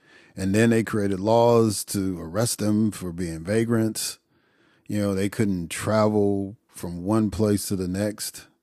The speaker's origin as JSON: {"language": "English", "country": "United States", "tie": "born or raised there", "said": "I grew up in the United States. I've never physically left the continent landmass known as North America."}